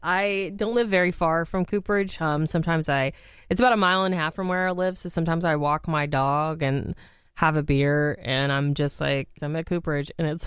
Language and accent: English; the South, United States; Luckily, I'm from the South. I can handle the heat.